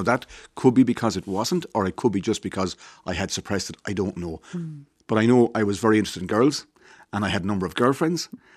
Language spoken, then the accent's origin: English; Thurles, Munster, Ireland; So I grew up in Thurles, home of the GAA. I was a middle child of five, working-class family.